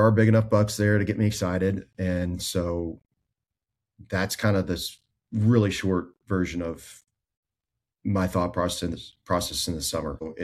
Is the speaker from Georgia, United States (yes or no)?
no; South Carolina, United States; You know, I grew up in South Carolina